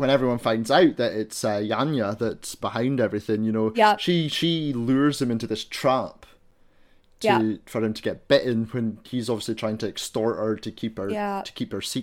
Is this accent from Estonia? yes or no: no; Scotland, United Kingdom; accent: Scottish; you know, I'm Scottish, so I'm used to people, you know, not understanding my own accent.